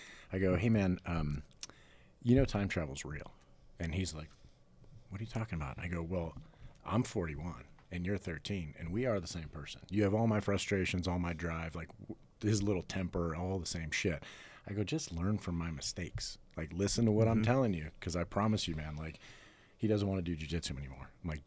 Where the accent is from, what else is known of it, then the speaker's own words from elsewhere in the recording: Ohio, United States; Yeah, but I'm from Ohio. So when I go like Wenanche, or you go Wenanche, that's how it's supposed to sound.